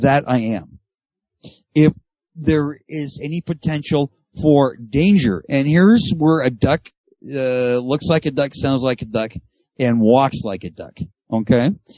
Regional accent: Canada; Anyway, being a Canadian, it doesn't matter what I think about American politics.

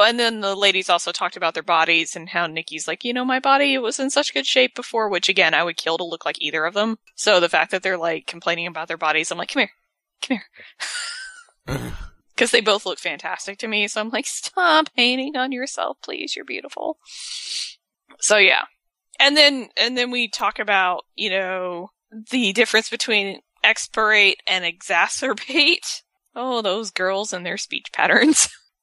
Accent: Southern US, United States; I'm from the South. That's a little weird, even for me.

